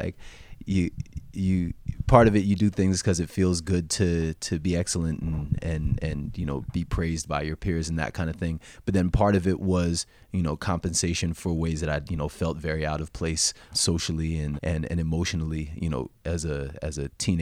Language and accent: English; South Orange, New Jersey, United States; I was born in New Jersey. I grew up there too. And it was a really wonderful place to grow up. As much as a bad rap as Jersey gets, it was great.